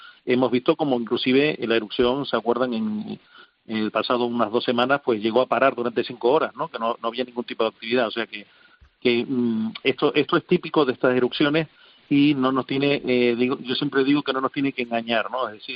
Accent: Canary Islands, Spain; yo sea de aquí, soy canario

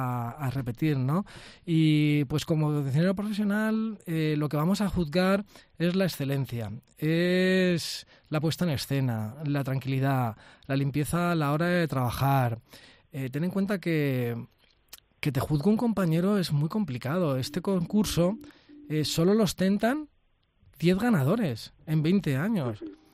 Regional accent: Alicante, Valencian Community, Spain; para mí es un honor como alicantino

